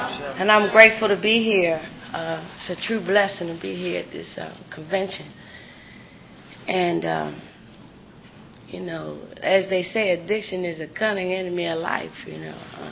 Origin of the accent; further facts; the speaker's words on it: Buffalo, New York, United States; and I'm from Buffalo, New York, and people tease me real bad, you know.